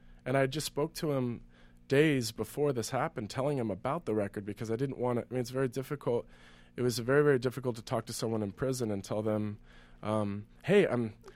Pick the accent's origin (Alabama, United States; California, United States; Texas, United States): California, United States; I'm from Northern California